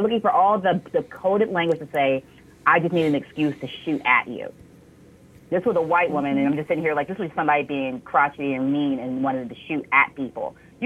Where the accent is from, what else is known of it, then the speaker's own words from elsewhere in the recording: the South, United States; It's very, I'm from Southerners, okay? So I understand, like, we got our guns.